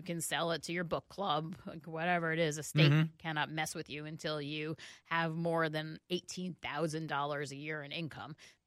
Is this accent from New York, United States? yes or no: yes; New York City, New York, United States; I came out from New York City. I was basically raised in a TV.